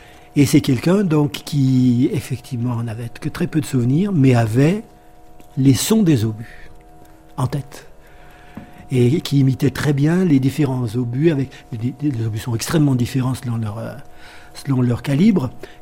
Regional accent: Auvergne-Rhône-Alpes, France; je suis originaire des monts du Forêt, d'un tout petit village qui est même rameau, ce qui explique que je suis allé à l'école primaire jusqu'à 14 ans.

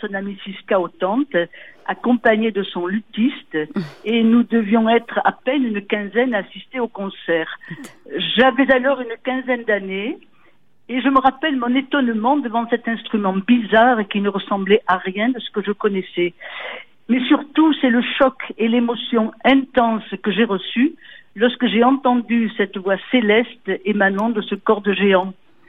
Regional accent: Provence-Alpes-Côte d'Azur, France; Et je vous disais que je suis originaire de la Haute-Provence

